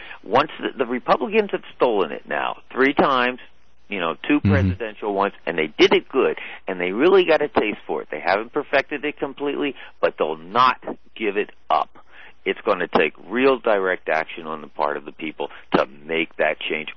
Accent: California, United States; I'm from California, mm-hmm. and Barbara Boxer is one of the few senators which I respect.

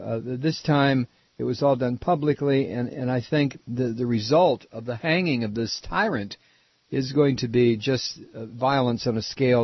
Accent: Toledo, Ohio, United States; You know, I grew up in Toledo, Ohio, which was nothing more than a feeder city for Detroit

